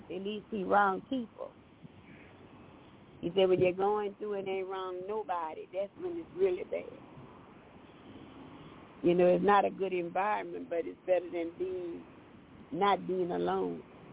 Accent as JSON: {"language": "English", "region": "Louisiana", "country": "United States", "said": "from Louisiana."}